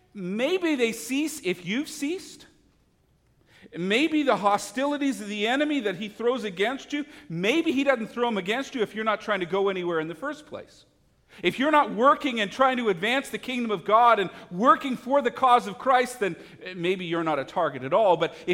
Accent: Canada; When I was learning to walk, as a Canadian, I was learning to skate.

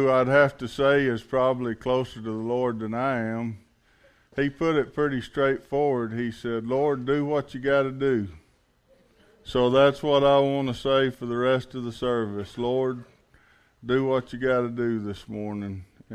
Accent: Alabama, United States; now in Texas, United States; I'm not from around here. I'm actually from Alabama. I'm not from Texas. I talk slower than most Texans

